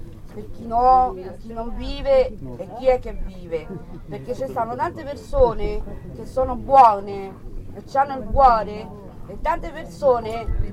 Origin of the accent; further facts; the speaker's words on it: Uruguay; sono uruguaiana, sono tanti anni che vivo all'idroscalo